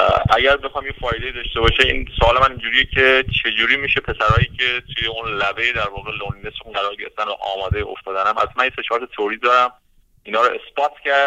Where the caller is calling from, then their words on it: Iran; از ایران زنگ میزنم.